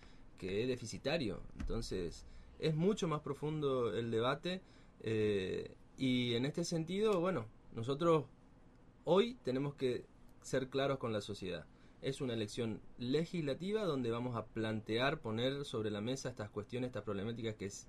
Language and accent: Spanish; Empedrado, Corrientes, Argentina; Yo soy de Empedrado y tengo amigos, vecinos que están hace más de 10 años en un listado